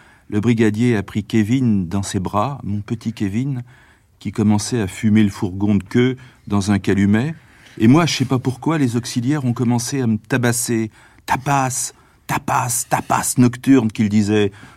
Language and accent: French; Port-Sainte-Marie, Nouvelle-Aquitaine, France; passage obligé à la gare de Port-Sainte-Marie, ma ville natale